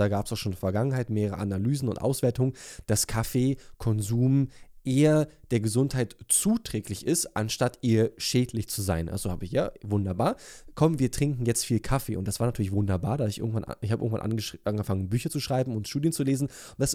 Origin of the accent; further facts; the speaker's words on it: Wandlitz, Brandenburg, Germany; das war in meinem Heimatort Wandlitz, das ist nördlich von Berlin